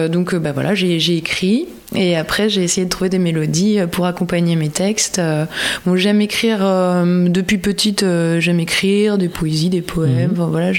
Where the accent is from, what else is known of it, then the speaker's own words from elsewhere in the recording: Royan, Nouvelle-Aquitaine, France; also born or lived in Auvergne; moi, je viens de Royan. Ouais. Je viens de Royan. J'ai habité quelques années en Auvergne, mais sinon, j'ai vécu quasiment depuis 30 ans en Charente-Maritime, vers Royan.